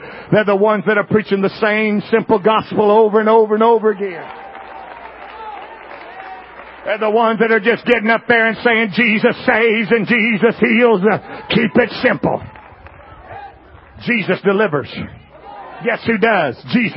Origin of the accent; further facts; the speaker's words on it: Louisiana, United States; See, I'm from Louisiana. We know how to cook there.